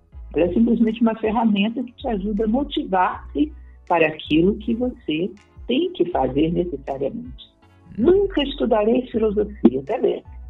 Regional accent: Rio de Janeiro, Brazil; born there; now in Brasília, Brazil; Sou carioca de nascimento, mas sou radicada em Brasília.

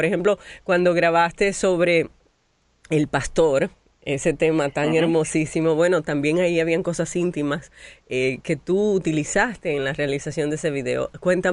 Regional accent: Dominican Republic; yo soy dominicana, de ahí la broma

